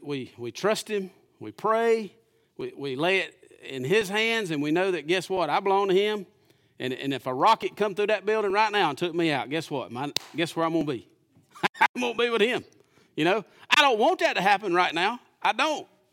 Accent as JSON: {"language": "English", "country": "United States", "tie": "born there", "said": "I was born in the United States. That's a blessing, y'all."}